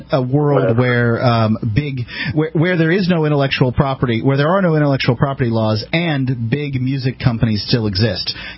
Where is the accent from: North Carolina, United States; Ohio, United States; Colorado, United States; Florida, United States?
Florida, United States; Sarasota; I'm from Sarasota, Florida